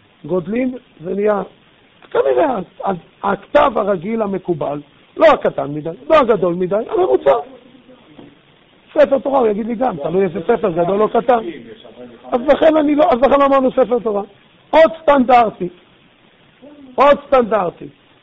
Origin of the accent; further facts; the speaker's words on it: Jerusalem, Jerusalem District, Israel; לי יש פה גם קרשים, כי אני גדלתי בירושלים